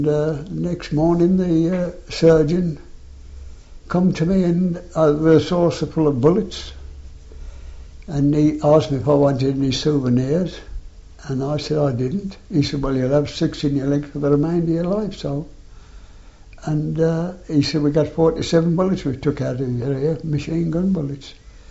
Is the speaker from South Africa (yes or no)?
no; England, United Kingdom; Have mercy on me, I'm English.